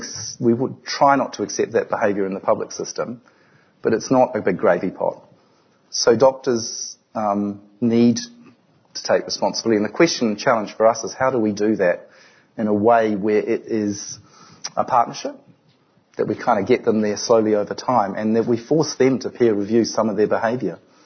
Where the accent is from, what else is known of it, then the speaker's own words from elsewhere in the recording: New Zealand; now in Australia; because I'm a Kiwi, obviously